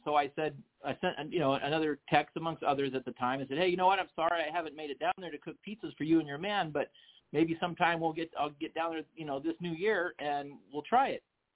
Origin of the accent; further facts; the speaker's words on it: Stockton, California, United States; Well, I was born in Stockton, California.